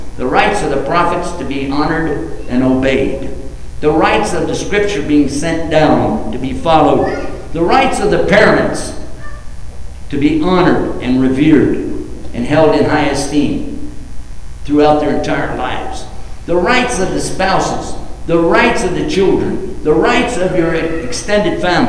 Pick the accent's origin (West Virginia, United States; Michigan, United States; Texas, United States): Texas, United States; By the way, that's my home state, in case you didn't know that.